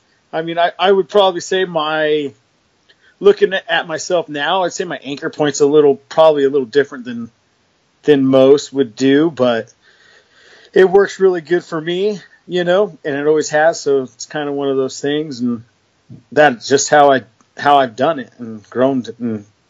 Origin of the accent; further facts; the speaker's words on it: California, United States; I grew up in SoCal on a dairy farm.